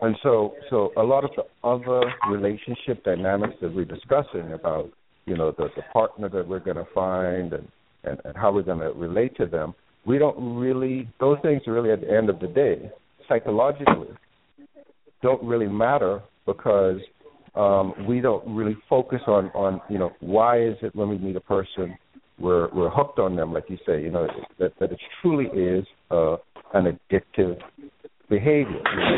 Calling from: Durham, North Carolina, United States; I'm calling from

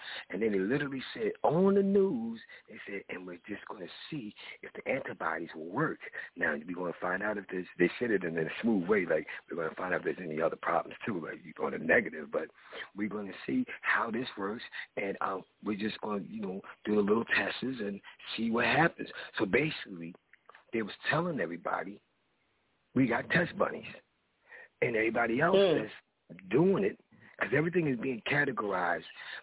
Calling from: Philadelphia, Pennsylvania, United States; Yeah, first of all, I got to be calling from Philly. It's one of the loudest brothers in the city.

